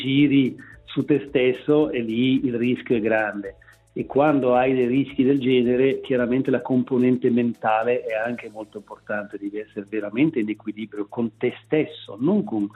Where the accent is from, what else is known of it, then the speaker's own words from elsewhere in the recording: Gambarogno, Ticino, Switzerland; io, essendo nato e cresciuto nel Gambarogno, il Gambarogno, per chi lo conosce, è una montagna e regione molto ripida